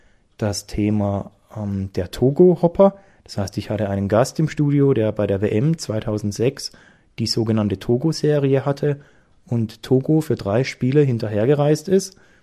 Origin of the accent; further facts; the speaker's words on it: Karlsruhe, Baden-Württemberg, Germany; Dort, wo ich herkomme, in Karlsruhe, ist es ein Bier mit einem Schnaps.